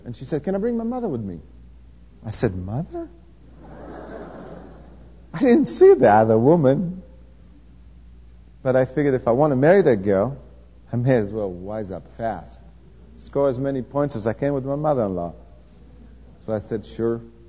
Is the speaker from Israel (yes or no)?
yes; Israel; They told him I'm from Israel.